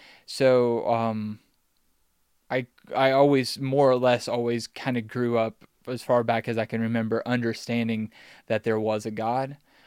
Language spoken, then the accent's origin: English; Grayson, Kentucky, United States; Most people know the big town that's near us is called Ashland. So I'm from a little town just next to it called Grayson.